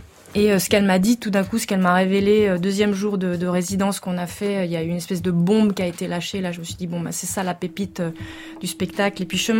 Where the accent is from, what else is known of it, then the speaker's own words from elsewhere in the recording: Geneva, Switzerland; born there; Moi, je suis née à Genève.